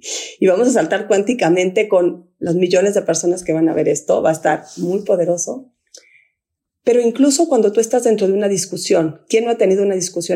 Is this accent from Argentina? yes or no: no; Guatemala; qué emoción que lo estoy diciendo aquí en Guatemala con tres volcanes enfrente de mí, ¿no? Por ejemplo, yo estoy aquí en mi tierra